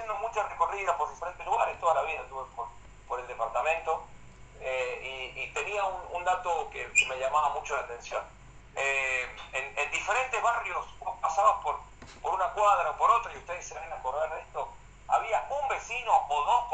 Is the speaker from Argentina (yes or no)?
yes; Rawson, San Juan, Argentina; born there; sigo teniendo el mismo domicilio, más allá de que he vivido en diferentes lugares. Volver hace un tiempo a Rawson